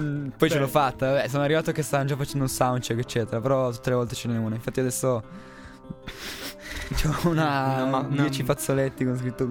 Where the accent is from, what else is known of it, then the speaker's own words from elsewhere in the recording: Rivarossa, Piedmont, Italy; Io sono di Rivarossa.